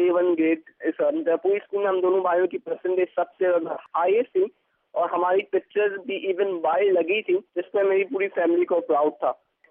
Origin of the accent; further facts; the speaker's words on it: Karachi, Sindh, Pakistan; born there; اور میری پیدائش پاکستان کے شہر کراچی میں ہوئی.